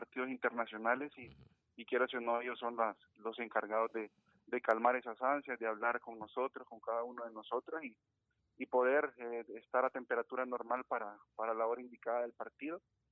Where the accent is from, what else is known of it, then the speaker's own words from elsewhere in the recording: El Salvador; como salvadoreños